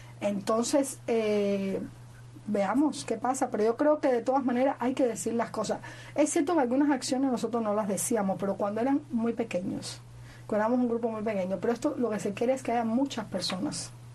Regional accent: Cuba; yo soy una cubana que no me gusta la injusticia de ningún tipo

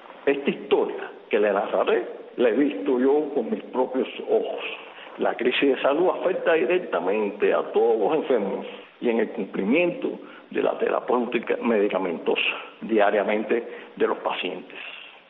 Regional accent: Cuba; nuestra situación como cubanos, cómo estamos viviendo

